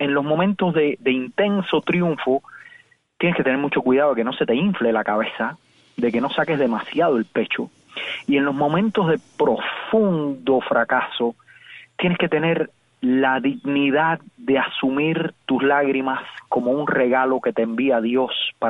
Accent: Cuba; moved away; Porque me fui de Cuba, yo quería irme de Cuba a cualquier precio porque el sistema me estrangulaba.

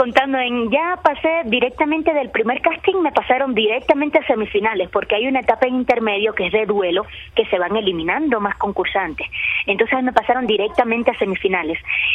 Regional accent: Cuba; now in Ecuador; cuando salí de Cuba.

